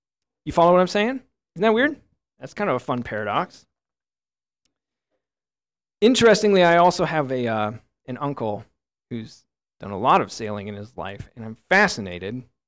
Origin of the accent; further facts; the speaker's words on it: United States; As an American, I started with our nation, right? We are Americans.